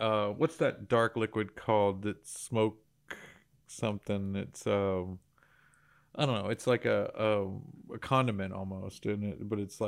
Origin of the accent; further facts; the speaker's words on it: Texas, United States; And sometimes we get so soaked in being a Texan, we don't realize it, right?